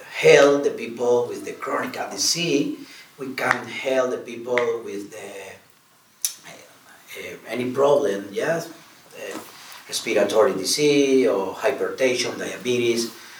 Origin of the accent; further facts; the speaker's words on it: Cuba; English is a second language; I am from Cuba. In Cuban.